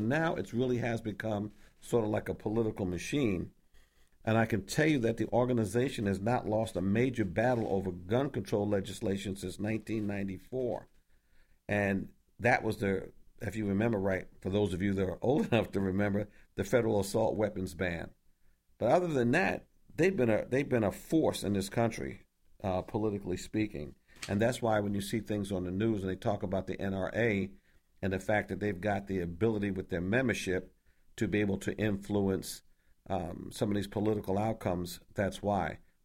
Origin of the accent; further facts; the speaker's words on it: New York, United States; in the state of New York, my home state, November 16th, 1871.